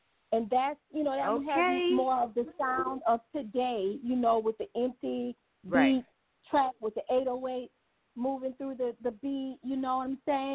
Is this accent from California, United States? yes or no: no; New Orleans, Louisiana, United States; now in Atlanta, United States; Yes, I am from New Orleans. I live in Atlanta